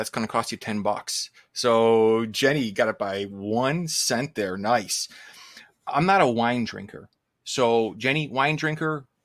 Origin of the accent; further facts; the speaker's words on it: Chicago, Illinois, United States; So even though I'm from Chicago, as far as frozen goes, DiGiorno is what we usually cook out there.